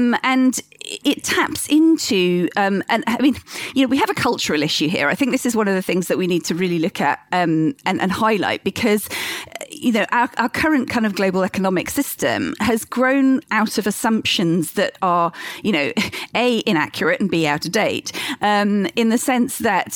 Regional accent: United Kingdom; the UK, which is my home country.

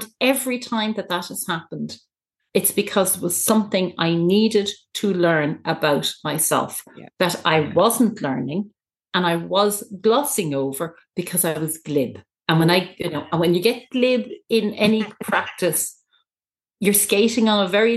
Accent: Ireland; I grew up in a household where like being Irish is God's gift to the world.

